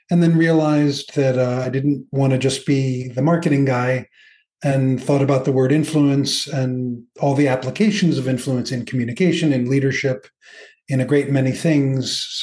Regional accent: New York, United States; moved away as an adult; also born or lived in California; now in Spain; I'm from New York, lived in California for a while. And when I lived in New York, where I was born

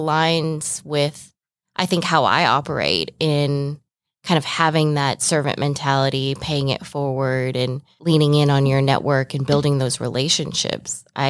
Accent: Aurora, Illinois, United States; Aurora, Illinois.

